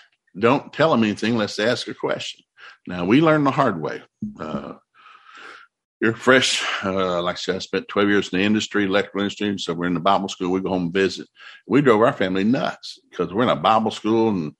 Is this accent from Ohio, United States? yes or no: no; Tennessee, United States; I grew up in East Tennessee. I love trees.